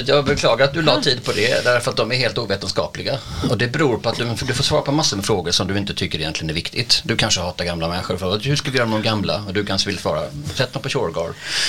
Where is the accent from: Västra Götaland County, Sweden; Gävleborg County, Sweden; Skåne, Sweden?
Skåne, Sweden; Jag är från Skåne, så vi var ju danska fram till 1658.